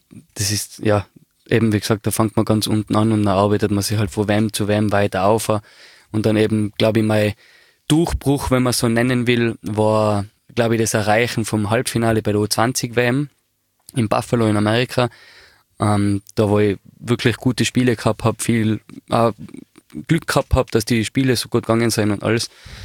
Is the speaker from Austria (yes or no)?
yes; Austria